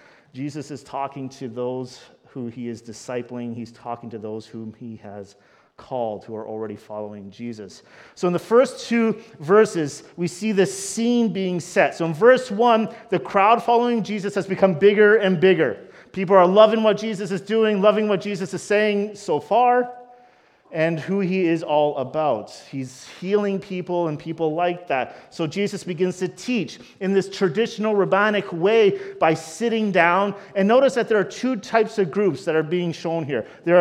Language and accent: English; Canada; I am very clear to say, no, I'm Canadian. I'm proud of that.